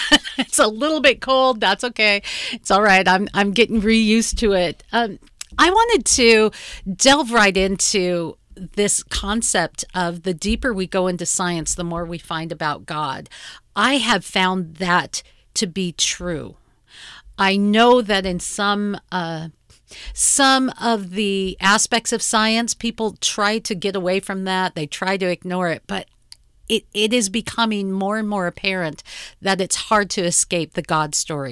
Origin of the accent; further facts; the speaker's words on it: Seattle, Washington, United States; in my hometown of Seattle, Washington.